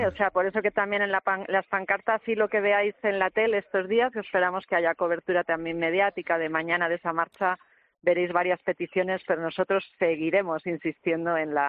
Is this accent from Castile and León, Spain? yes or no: yes; León, Castile and León, Spain; now in Seville, Spain; Aquí los sevillanos, que están muy acostumbrados, yo que soy leonesa, imaginaos el calor que pasaremos